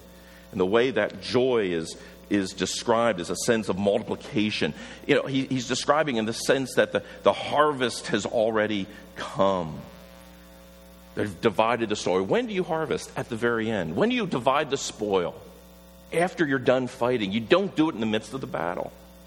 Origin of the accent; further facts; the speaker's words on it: Pennsylvania, United States; Where I grew up in Pennsylvania, Lancaster County, surrounded by the Amish.